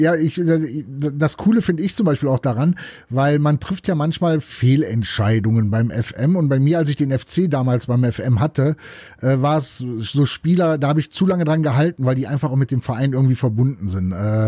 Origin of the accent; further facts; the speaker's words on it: Cologne, North Rhine-Westphalia, Germany; als Kölner